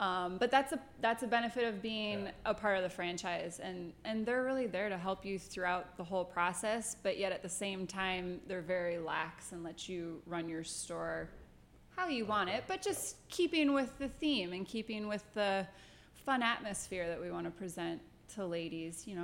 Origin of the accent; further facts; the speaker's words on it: Iowa, United States; I'm from Iowa, and I fell in love with them.